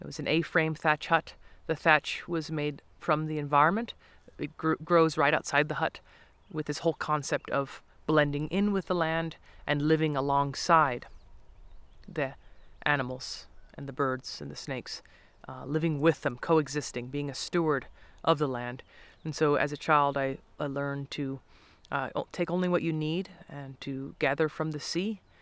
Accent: South Africa; also born or lived in Montana, United States; my childhood was split between the nature reserve in South Africa, growing up in Montana

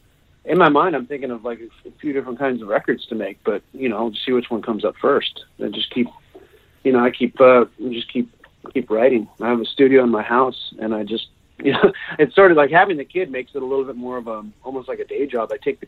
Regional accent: Sacramento, California, United States; I'm from California, so right. I'm back in Sacramento where I'm from.

